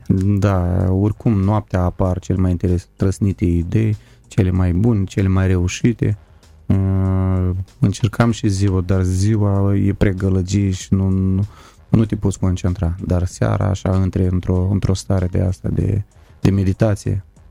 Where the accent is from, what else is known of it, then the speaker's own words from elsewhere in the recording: Moldova; eu sunt moldovean, eu nu sunt de la oraș, eu sunt de la țară, ecologic curat.